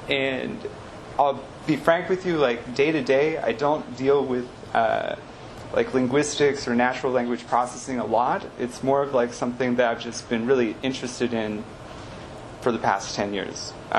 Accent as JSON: {"language": "English", "town": "Palo Alto", "region": "California", "country": "United States", "tie": "born or raised there", "said": "I grew up in Palo Alto."}